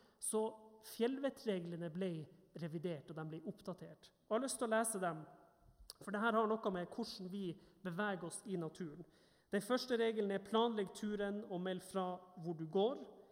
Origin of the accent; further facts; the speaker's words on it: Northern Norway, Norway; now in Vestlandet, Norway; Når jeg går på fjellet både her på Vestlandet, men også nordpå i Nord-Norge der jeg er fra